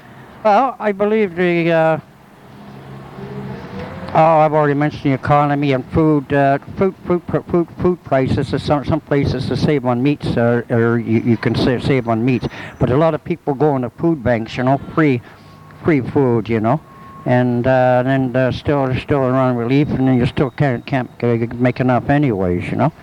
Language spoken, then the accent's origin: English; Toronto, Ontario, Canada; I'm from Toronto, and threatened coming up.